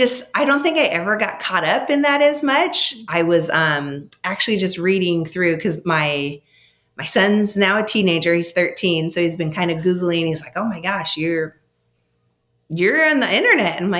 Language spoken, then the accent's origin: English; Tucson, Arizona, United States; I always say that I lucked out because I'm from Tucson.